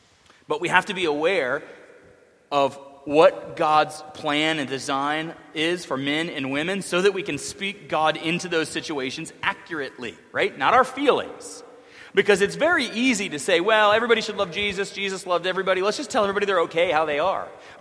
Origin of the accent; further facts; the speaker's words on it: the South, United States; I'm from the South.